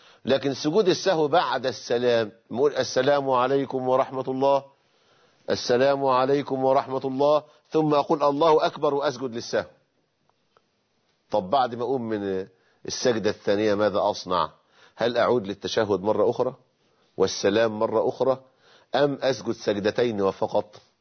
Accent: Egypt; زي الحلاوة المولد عندنا في مصر.

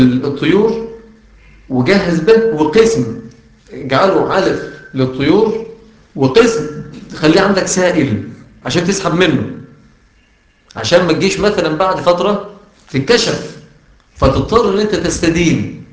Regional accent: Egypt; فناس ابطال عندنا في مصر والله.

